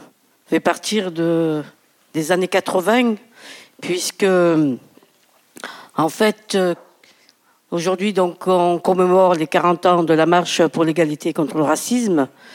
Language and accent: French; Marseille, Provence-Alpes-Côte d'Azur, France; on va commencer par Marseille, puisque je suis marseillaise.